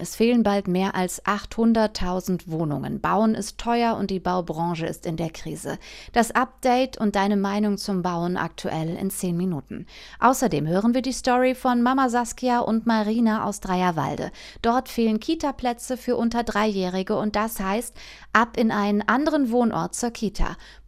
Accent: Osnabrück, Lower Saxony, Germany; born there; Ja, Osnabrück, meine Geburtsstadt

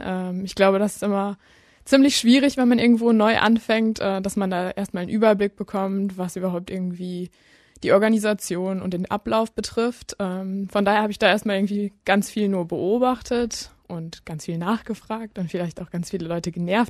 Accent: Steinfurt, North Rhine-Westphalia, Germany; 22, eigentlich komme ich aus Steinfurt, aus Burg Steinfurt, um genau zu sein.

